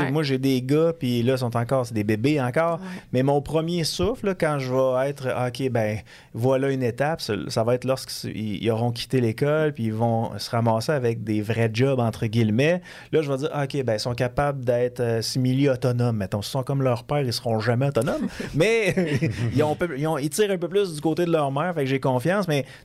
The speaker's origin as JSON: {"language": "French", "region": "Quebec", "country": "Canada", "said": "Les gens aux États-Unis ne savent pas, moi, que je viens du Québec."}